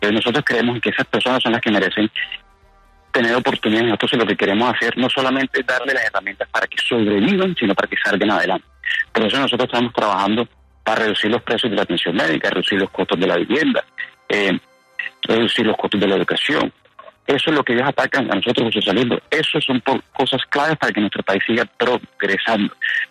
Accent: United States; como yo soy colombo estadounidense también.

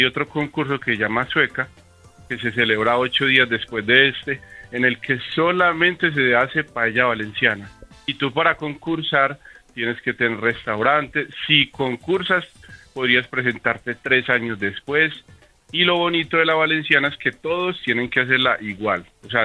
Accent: Colombia; todos los colombianos cuando viajamos a Europa siempre pensamos en Barcelona, en Madrid

